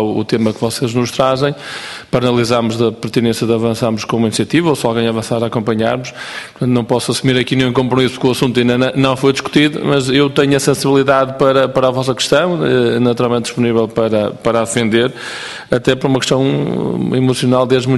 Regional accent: Barcelos, Braga, Portugal; eu sou de uma terra de Hóquei Patins, não é? Portanto, sou de Barcelos

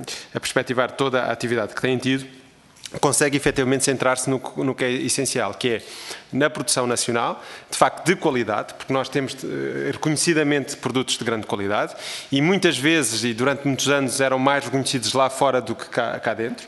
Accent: Setúbal, Portugal; eu que sou do distrito de Setúbal, que tenho todo o gosto em ter uma indústria como a Auto Europa no meu distrito

